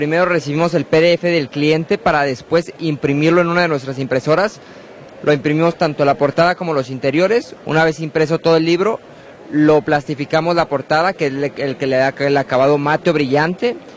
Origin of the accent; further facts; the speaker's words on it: Guadalajara, Jalisco, Mexico; Nosotros somos de Guadalajara, Jalisco, y llevamos 35 años haciendo esto.